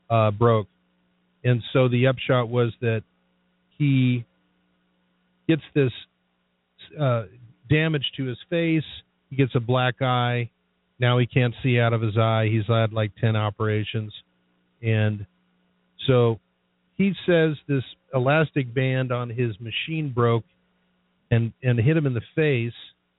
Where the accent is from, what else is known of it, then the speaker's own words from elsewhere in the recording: Las Vegas, Nevada, United States; In growing up in Vegas, Harry Reid is a very strange guy